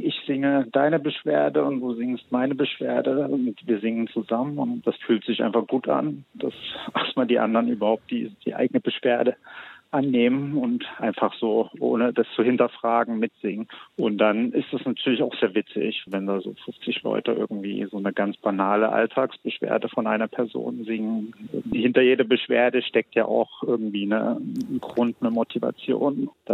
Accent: Dresden, Saxony, Germany; moved away as an adult; also born or lived in Hamburg / Iceland; now in Finland; also ich komme ja aus DDR, bin in Dresden geboren, habe dann in Hamburg studiert nach der Wende, bin dann über Island nach Finnland gelandet.

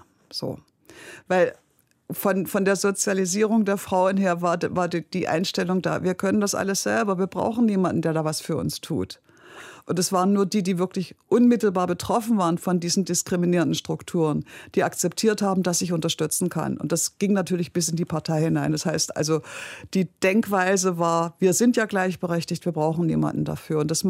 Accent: East Germany, Germany; Ich hatte ja als Ossi ein lebenslanges Berufsleben

